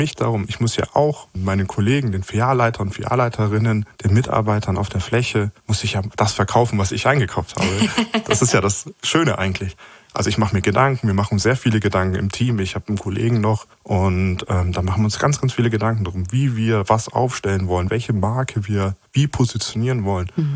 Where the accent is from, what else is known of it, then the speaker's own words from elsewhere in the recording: Hanover, Lower Saxony, Germany; ich bin in Hannover aufgewachsen